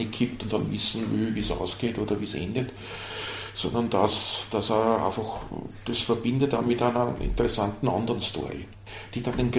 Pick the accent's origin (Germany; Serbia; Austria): Austria; Ibergassing, Lower Austria; meine Heimatgemeinde in Ibergassing in Niederösterreich